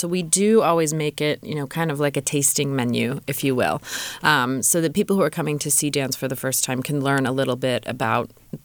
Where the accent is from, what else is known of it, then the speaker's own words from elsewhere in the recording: Tahoe, United States; But I'm born and raised in Tahoe